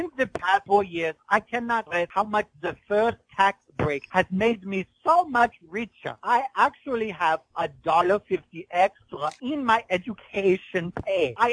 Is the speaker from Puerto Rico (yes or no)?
no; Germany; Growing up in Germany in the World War II, I'm not so sure if the world has read the history on privilege.